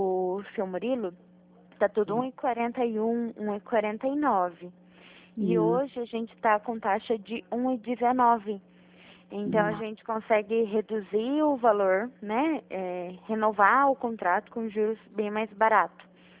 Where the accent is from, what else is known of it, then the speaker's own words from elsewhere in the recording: São Paulo, Brazil; É aqui do interior de São Paulo.